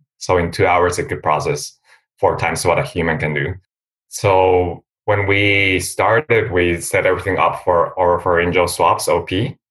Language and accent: English; Costa Rica; And then I'm also from Costa Rica, and I was contacted by researchers at the University of Costa Rica